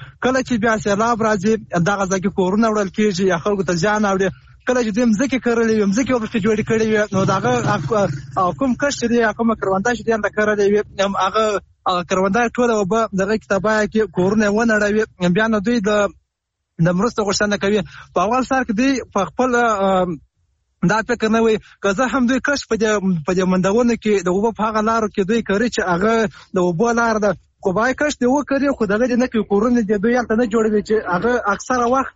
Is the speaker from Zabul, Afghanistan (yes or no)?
no; Helmand, Afghanistan; د هلمند اولاد